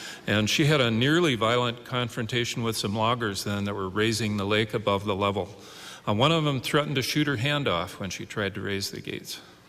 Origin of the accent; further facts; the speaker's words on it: Grand Forks, North Dakota, United States; And I'm from Grand Forks originally.